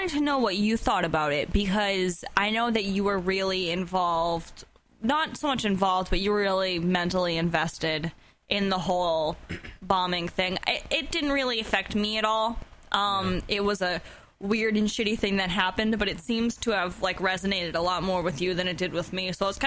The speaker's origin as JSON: {"language": "English", "region": "Massachusetts", "country": "United States", "tie": "born or raised there", "said": "I was born and raised in this state."}